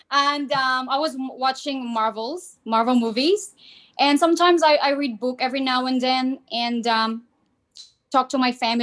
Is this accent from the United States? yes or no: no; Philippines; moved away as an adult; now in Australia; I'm originally from Philippines. So my background is Filipino, full Filipino.